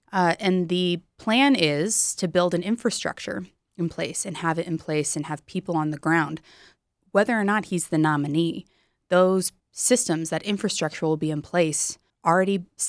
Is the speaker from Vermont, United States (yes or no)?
no; Idaho, United States; They're all from Idaho. We're all from Idaho. We all know what's important to Idahoans, as we are Idahoans ourselves.